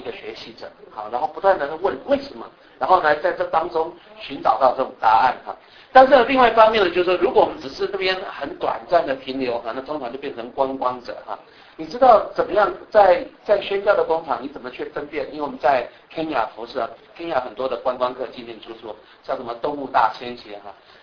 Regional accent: Taiwan; moved away as an adult; now in United States; 我们夫妻是从台湾来的哈。我记得1990年的哈，我刚来到美国念书的时候

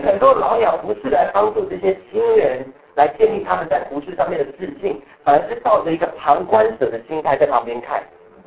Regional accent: United States; also born or lived in Taiwan; 我在小学的时候毕业，在台湾出生，然后来到美国所以我是在美国，我算是在美国长大。

